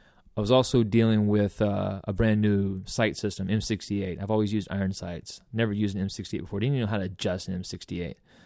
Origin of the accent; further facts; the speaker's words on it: the South, United States; Growing up in the South, there was no point of view other than the white Protestant Southern male point of view.